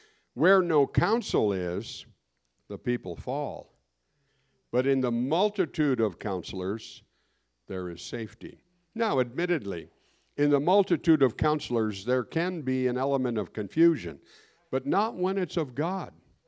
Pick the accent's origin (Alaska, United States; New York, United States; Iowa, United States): Alaska, United States; Hoonah; moved away as an adult; I want you to consider going to Hoonah. Well, that's my hometown. I'm 20 years old. And go back and be the pastor there.